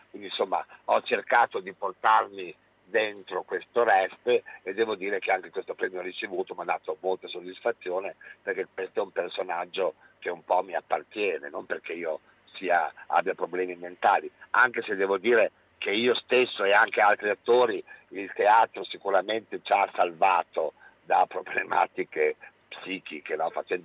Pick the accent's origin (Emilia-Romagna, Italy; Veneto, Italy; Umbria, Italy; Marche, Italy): Emilia-Romagna, Italy; io sono romagnolo e quindi volevamo dargli una connotazione che mi appartenesse.